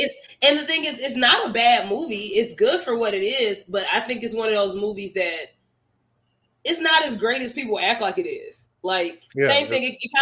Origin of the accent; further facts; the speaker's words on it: Houston, Texas, United States; I'm from Houston.